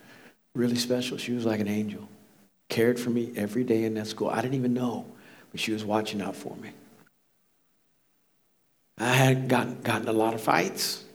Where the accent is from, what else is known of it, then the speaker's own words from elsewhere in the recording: Leawood, Kansas, United States; I grew up in Kansas. Kansas City specifically. Go Chiefs. Sorry, Patriot fans. Not really. And my parents moved us from the hood in 1966. I was 5 years old. And brought us to the suburbs. In 66 in Leawood, Kansas, the place at which I was brought up